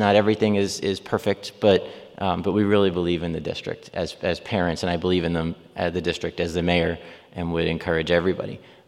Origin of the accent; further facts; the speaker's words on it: Long Island, New York, United States; now in Lansing, United States; And again, I grew up on Long Island. Things are very, very fast paced, but it doesn't mean it's better.